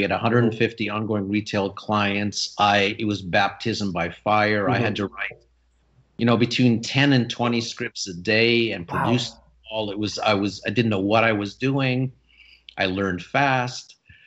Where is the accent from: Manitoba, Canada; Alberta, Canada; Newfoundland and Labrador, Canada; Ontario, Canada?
Ontario, Canada; Sudbury; so I was raised in Sudbury, Ontario.